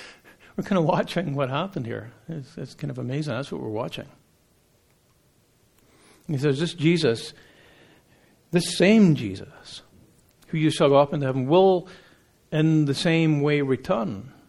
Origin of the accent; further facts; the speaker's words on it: Burlington, Ontario, Canada; You know, I'm from Burlington. Apparently there's some famous people from Burlington.